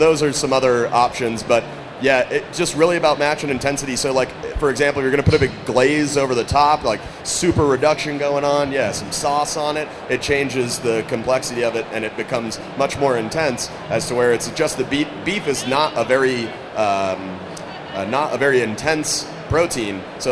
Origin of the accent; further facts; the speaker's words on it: San Diego, California, United States; I grew up in San Diego, so I like spicy stuff. You know, we grew up close to Mexico.